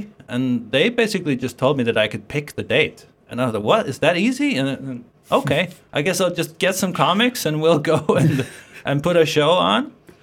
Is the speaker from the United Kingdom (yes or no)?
no; Tórshavn, Faroe Islands; moved away as an adult; I was born here in the Faroes, and I grew up here in Tórshavn. And when I was 23, I went to Iceland to go to university, take a degree there.